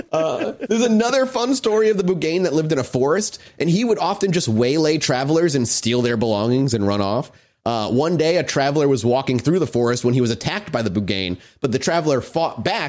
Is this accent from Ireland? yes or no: yes; Ireland; I'm Irish.